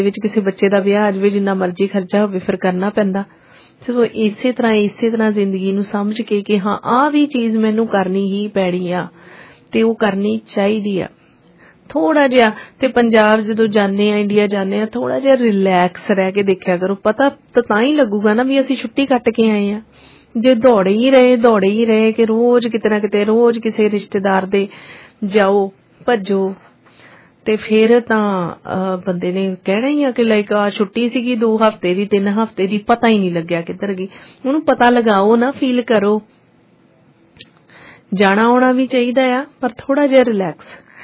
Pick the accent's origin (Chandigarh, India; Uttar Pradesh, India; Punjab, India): Punjab, India; moved away; ਜਿਵੇਂ ਕਿ ਆਪਾਂ ਪੰਜਾਬ ਤੋਂ ਇੱਥੇ ਛੱਡ ਕੇ ਆ ਰਹੇ ਹੈਗੇ ਆ ਤੇ। ਪਰ ਅਸੀਂ ਜਿੱਥੇ ਜੰਮੇ ਪਲੇ ਆ